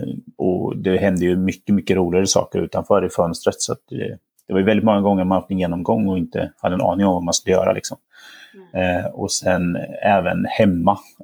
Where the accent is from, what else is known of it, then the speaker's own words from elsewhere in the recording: Linköping, Östergötland, Sweden; Linköping i Östergötland.